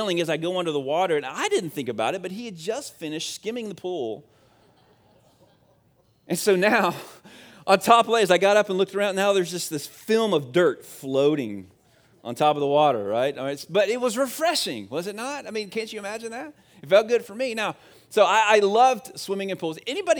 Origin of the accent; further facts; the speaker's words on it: Leesburg, United States; I grew up in Leesburg, just up the road, about 30 minutes, and we lived in a house, and we had a pool, one of the few pools actually in our neighborhood.